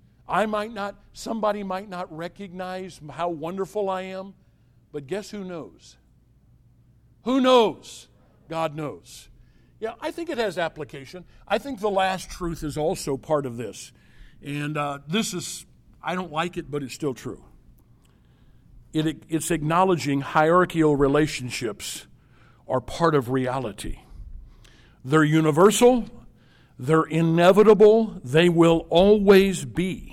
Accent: Illinois, United States; The churches where I grew up in Southern Illinois were started by one man, John Mason Peck.

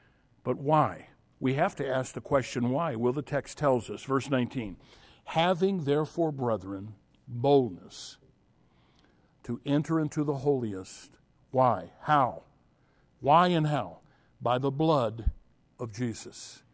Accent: United States; Friend, I am an American. Don't have a choice. I was born here. My family's been here.

